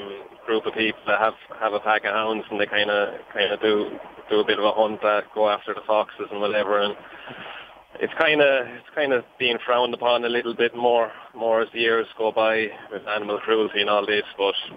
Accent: Ireland; grew up in Ireland, and myself with horses from a very young age.

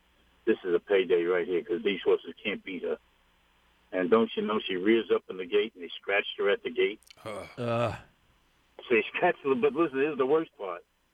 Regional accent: Bellport, New York, United States; Well, I was born and raised in Bellport. It's a small little community out on Long Island. I still live there, as a matter of fact.

